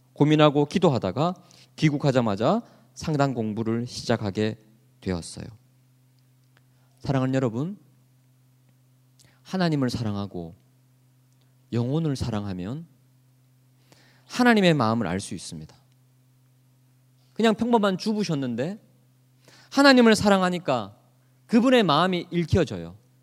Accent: Gyeongsang, South Korea; 저는 경상도 남자인데요.

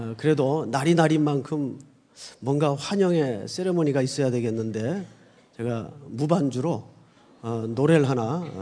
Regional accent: Yeongju, North Gyeongsang, South Korea; 제 고향은 경상북도 영주군 장수면 반구리 1017번지가 제 고향입니다.

